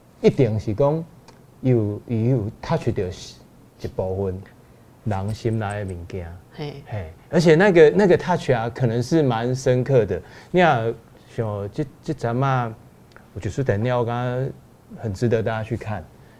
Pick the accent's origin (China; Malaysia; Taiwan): Taiwan; Tainan; 我台南人。